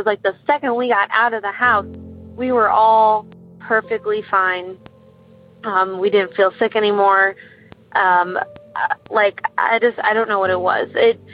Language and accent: English; Midwest, United States; It's like every 5 years or so, we go, like, we're from the Midwest, and we'll go to, like, the East Coast